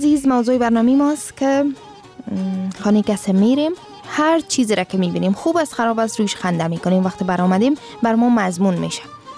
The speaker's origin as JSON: {"language": "Persian", "country": "Afghanistan", "said": "قسمی که ما میگیم ما افغان هستیم"}